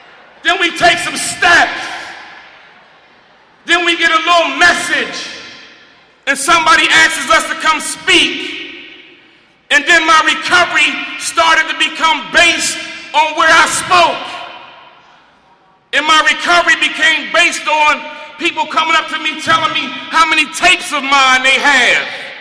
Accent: Philadelphia, Pennsylvania, United States; But I'm from Philly.

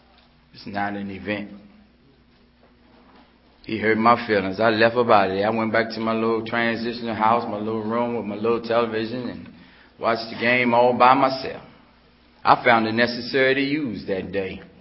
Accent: Washington, District of Columbia, United States; I'm from Washington, D.C., but I'm a Dallas Cowboy fan.

